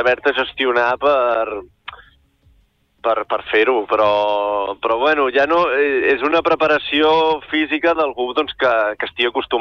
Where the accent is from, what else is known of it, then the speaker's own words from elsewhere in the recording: Blanes, Catalonia, Spain; Som de Blanes, nosaltres